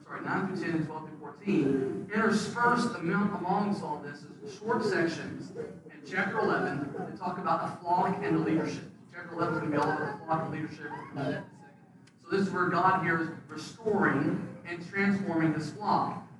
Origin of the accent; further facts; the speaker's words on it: United States; yes, I'm an American, but I'm part of a greater kingdom that goes well beyond that.